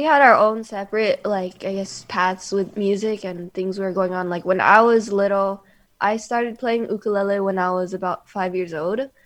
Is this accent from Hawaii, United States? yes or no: yes; Honolulu, Hawaii, United States; We are from Honolulu, Hawaii.